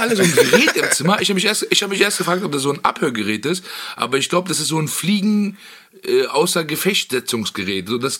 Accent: Afghanistan; weil ich kein Araber bin, ich bin Afghane.

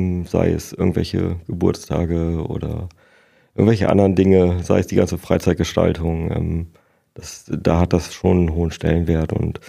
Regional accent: Bremen, Germany; born there; now in Emden, Germany; Ich komme gebürtig aus Bremen.

